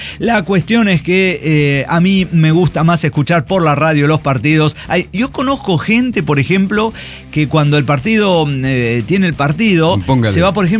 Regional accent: Ambul, Córdoba, Argentina; les recuerdo que mi pueblo de la infancia es Ambul.

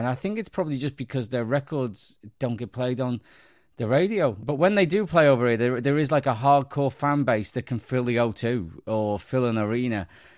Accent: Liverpool, North West England, United Kingdom; When I was growing up in Liverpool and you know, in the 90s

